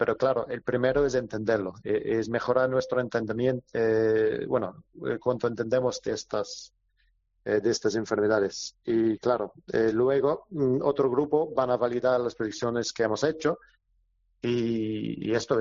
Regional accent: United Kingdom; Spanish is a second language; also born or lived in London; now in Málaga, Spain; llevo aquí en Málaga un rato. Bueno, yo estaba en UCL en Londres, soy británico.

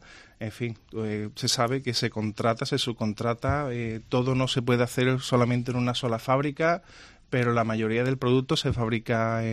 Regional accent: Seville, Andalusia, Spain; Estamos en Sevilla, ¿no? Somos sevillanos.

